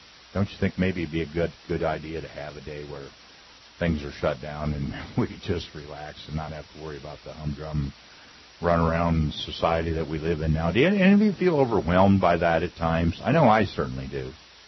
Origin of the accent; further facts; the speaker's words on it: Ohio, United States; I was born and raised in Ohio, and I remember when I was a kid, early on, that a lot of the old blue laws were still in effect